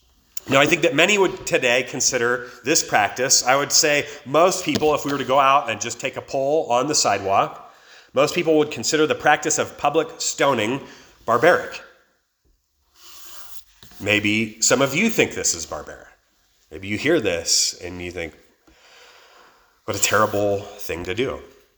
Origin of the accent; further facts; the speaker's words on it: California, United States; also born or lived in Placerville; in a town called Placerville, California, and I lived and was raised in a small town nearby, but I was born in Placerville.